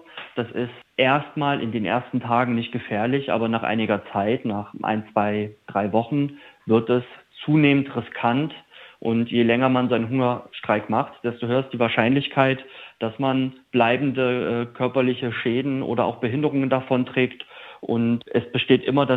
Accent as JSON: {"language": "German", "town": "Jena", "region": "Thuringia", "country": "Germany", "said": "ich bin aus Jena"}